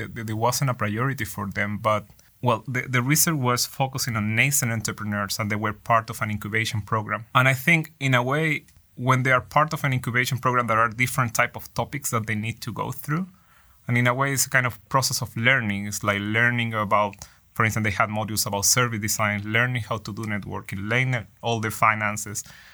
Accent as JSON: {"language": "English", "country": "Chile", "said": "It's very significant for me because I'm from there. I'm from Chile."}